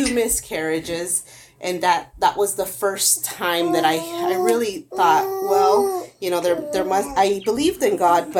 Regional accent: California, United States; born there; I was born in California, and my parents, they come from Guanajuato, Mexico.

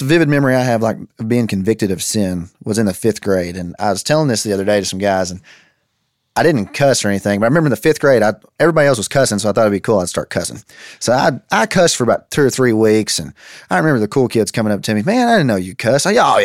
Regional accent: Harrisburg, United States; So definitely when I was a kid, growing up in Calvary Baptist Church in Harrisburg, the big city of almost 3,000 people.

